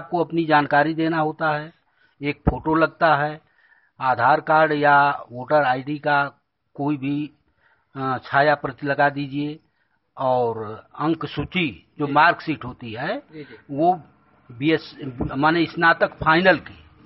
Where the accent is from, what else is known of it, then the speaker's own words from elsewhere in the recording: Sonhara, Uttar Pradesh, India; और ग्राम सोनहरा, पोस्ट ओड़लाई और जिला गाजीपुर का रहने वाला हूँ